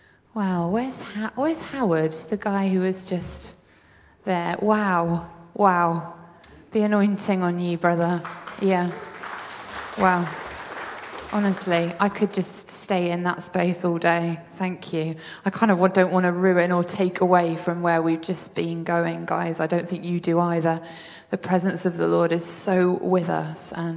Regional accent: North West England, United Kingdom; But we grew up on the Wirral together.

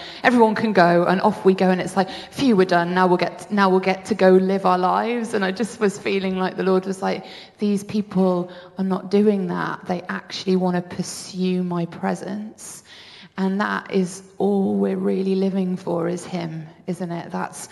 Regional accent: North West England, United Kingdom; But we grew up on the Wirral together.

